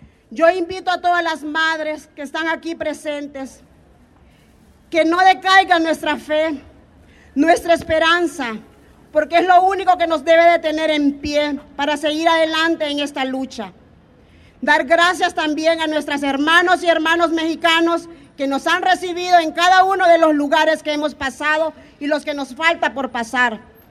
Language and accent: Spanish; Honduras; Yo soy de Honduras